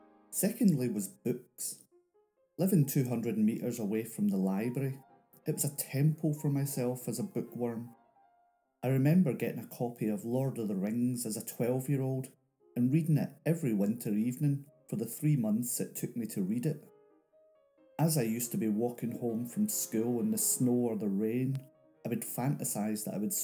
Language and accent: English; Glasgow, Scotland, United Kingdom; When I was growing up in Glasgow in the late 70s and the early 80s